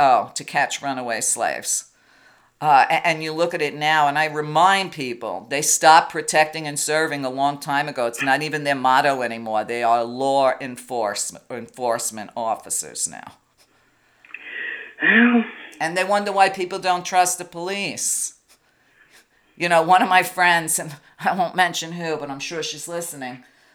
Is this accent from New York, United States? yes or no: yes; Brooklyn, New York, United States; But see, I was raised that way in Brooklyn as an Italian. We already knew the police were our enemies.